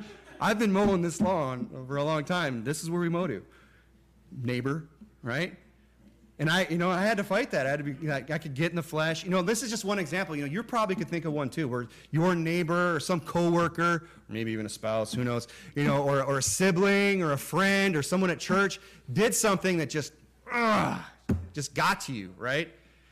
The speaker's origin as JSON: {"language": "English", "region": "Michigan", "country": "United States", "tie": "born or raised there", "said": "That house I grew up in Michigan that I had to mow that lawn all those years"}